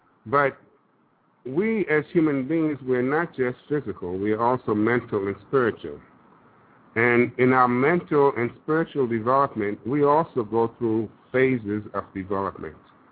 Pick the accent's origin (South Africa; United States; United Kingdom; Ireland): United States; Brooklyn, New York; And I grew up in Brooklyn, New York.